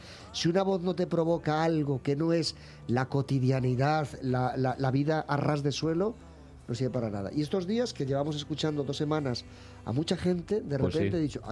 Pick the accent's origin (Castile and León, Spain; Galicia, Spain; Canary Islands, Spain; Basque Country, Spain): Canary Islands, Spain; de pueblo, los pastores, Canarias, los pastores, en mi pueblo, un tiempo, donde silbaba uno, el otro respondía y se iba estableciendo una dialéctica.